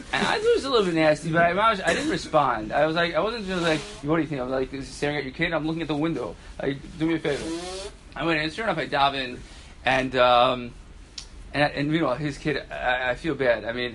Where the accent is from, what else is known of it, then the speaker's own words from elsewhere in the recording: Fair Lawn, New Jersey, United States; I said, I'm from Fairlawn.